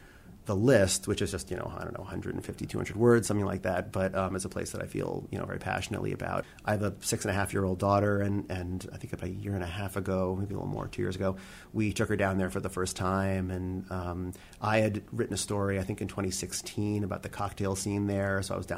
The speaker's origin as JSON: {"language": "English", "region": "New York", "country": "United States", "said": "I mean, I'm a New Yorker. I'm a little biased."}